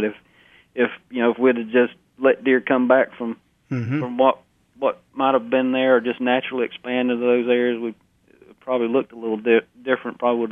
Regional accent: Florida, United States; I know where I grew up down in Florida was that way. And I started hunting when I was a kid.

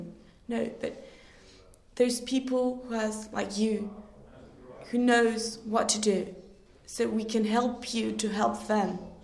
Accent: Mexico; I come from Mexico. I'm 18 years old. I arrived in August from last year

